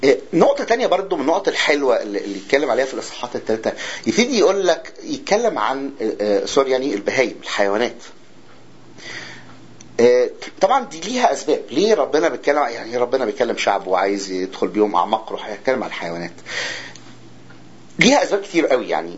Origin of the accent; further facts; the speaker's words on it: Egypt; ولغايه النهارده يعني الفلاحين عندنا في مصر